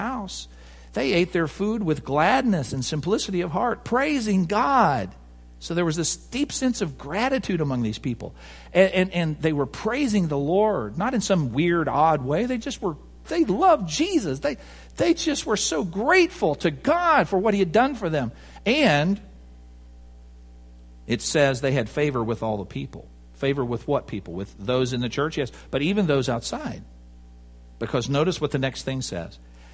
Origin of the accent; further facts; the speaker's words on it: United States; I'm an American. I own my house.